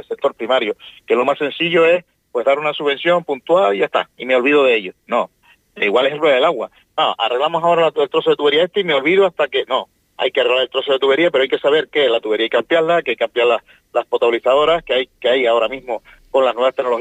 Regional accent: Toto, Canary Islands, Spain; yo soy de un pueblo ganadero, soy del pueblo de Toto, que me crié, era agrícola ganadero, ahora pues es un pueblo dormitorio de la zona turística

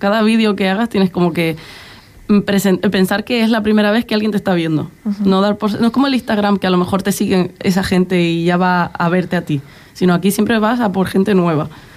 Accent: Canary Islands, Spain; creo que yo soy la única canaria

